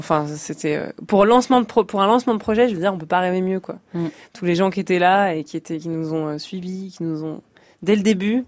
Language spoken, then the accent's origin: French; Lyon, Auvergne-Rhône-Alpes, France; Moi, j'adore tout de Lyon, puisque c'est ma ville natale.